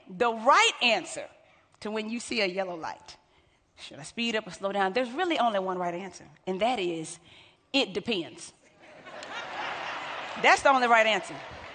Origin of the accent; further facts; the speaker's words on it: Texas, United States; Hold on now. I'm from Texas.